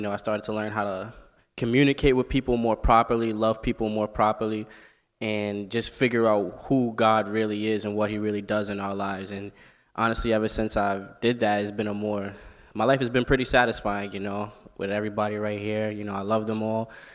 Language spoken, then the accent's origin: English; Brooklyn, New York, United States; 23 years old. I'm from Brooklyn, New York.